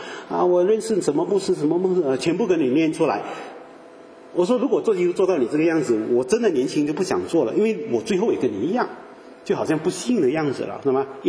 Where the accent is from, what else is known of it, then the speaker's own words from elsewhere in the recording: Malaysia; 我们马来西亚，当然我们马来西亚人很好玩的啦，不过我长大的地方啊，以前是小镇啊，现在回去哇大城市哈